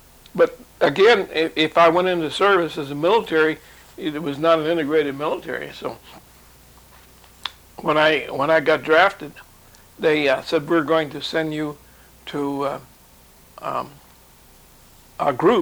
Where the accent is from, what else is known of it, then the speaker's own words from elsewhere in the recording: Frankfort, Ohio, United States; I was born in Frankfort, Ohio. But Frankfort, Ohio is a small community, about 900 people.